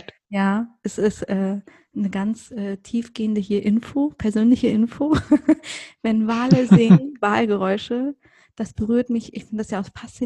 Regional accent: Rostock, Mecklenburg-Vorpommern, Germany; Ich war ja im Zoo in meiner Heimatstadt in Rostock.

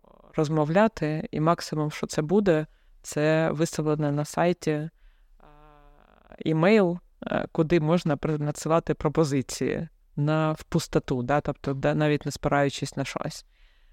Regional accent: Kharkiv, Kharkiv Oblast, Ukraine; От я сама з Харкова, і я зараз не думаю, що зараз мій вихід в Харкові щось пропонувати.

